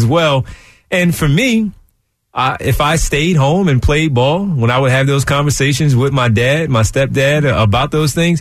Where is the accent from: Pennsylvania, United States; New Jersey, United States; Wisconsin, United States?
Pennsylvania, United States; Philadelphia; growing up in West Philly, you just knew a lot of basketball people